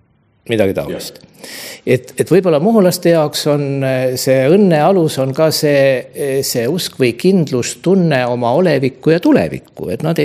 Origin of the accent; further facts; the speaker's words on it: Muhu, Saare County, Estonia; kuna ma olen sünnipärane muhulane